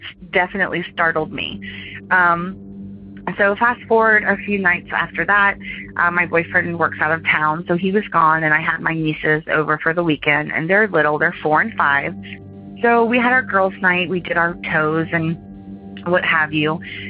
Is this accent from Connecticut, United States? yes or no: no; Jacksonville, Florida, United States; Hi, guys. … I'm from Jacksonville, Florida.